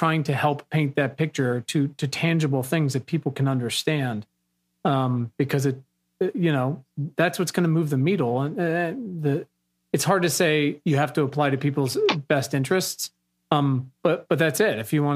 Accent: Virginia, United States; I'm from Virginia. I have spent a large part of my life about 15 minutes away from Newport News.

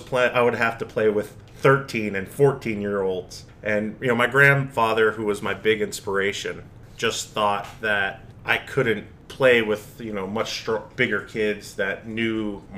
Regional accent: New Port Richey, Florida, United States; Yeah, I grew up right here in Newport Richey. My mom moved down from Massachusetts.

